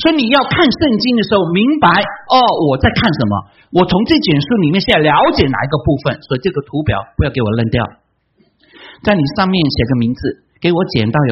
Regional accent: China; 就好像我们中国人已经不是炎王子孙了

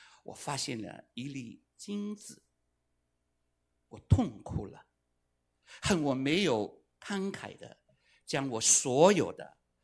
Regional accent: Hong Kong; Chinese is a second language; 我是香港来的，所以我的国语不标准，大家忍耐一下

